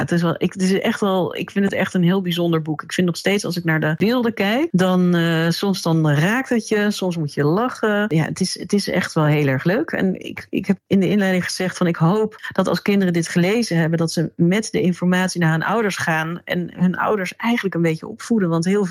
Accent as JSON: {"language": "Dutch", "region": "North Brabant", "country": "Netherlands", "tie": "born or raised there", "said": "En ik ben in Brabant opgegroeid tussen die 11 miljoen varkens."}